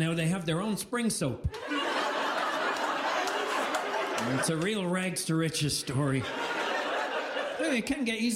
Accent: Dublin, Leinster, Ireland; now in United States; I am indeed from Dublin, Ireland, but I live in America now, so I identify as Latino.

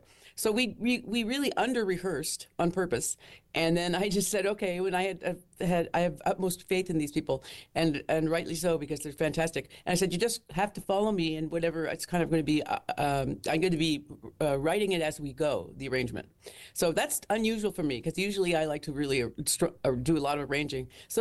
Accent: Halifax, Nova Scotia, Canada; because I grew up in Nova Scotia and in Halifax.

